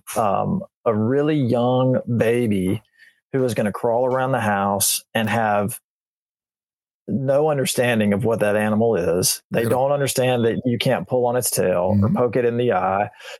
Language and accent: English; Haleyville, Alabama, United States; growing up in Haleyville, Alabama, my across the street neighbor had pet deer.